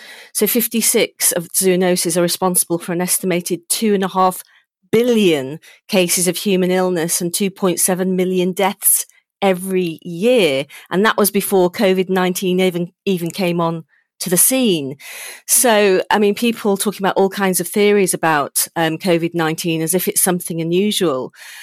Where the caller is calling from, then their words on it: Chepstow, Wales, United Kingdom; I'm from my home in Chepstow.